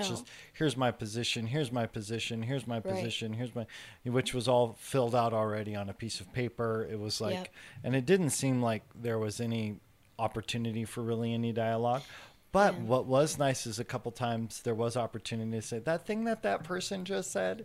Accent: Spokane, Washington, United States; Yeah, I grew up in Spokane, so I have a friend that was an engineer there for a long time.

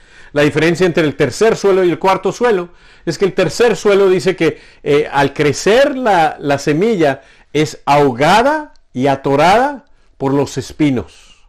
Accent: Bogotá, Colombia; born there; mis primos, los provincianos, llaman a los bogotanos, que es de donde yo nací, cachacos.

